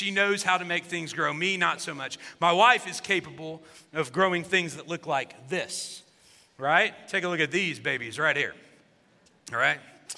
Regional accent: Illinois, United States; I grew up in Southern Illinois, and so I like to grow vegetables

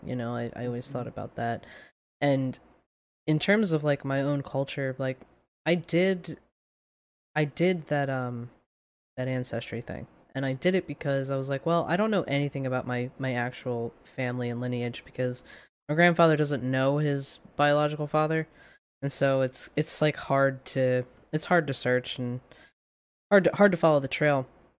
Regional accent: Philadelphia, Pennsylvania, United States; I'm more like, I'm from Philly. Like, I identify more with that than I'm Irish and Scottish and whatever.

